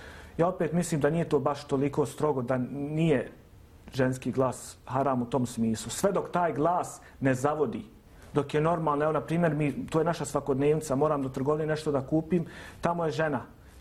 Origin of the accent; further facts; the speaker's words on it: Bosnia & Herzegovina; ja sam čuo da u Turskoj, da kažem, su strožija malo pravila nego kod nas u Bosni